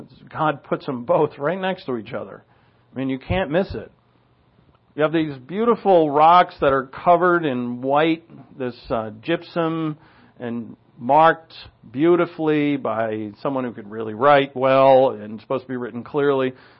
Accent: United States; I have a country. I'm an American.

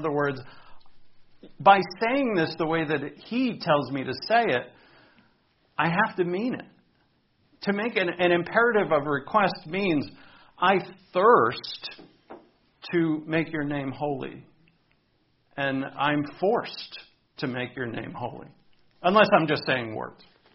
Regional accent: New England, United States; Back where I grew up in New England, that where the Italians would say bada bing, bada boom.

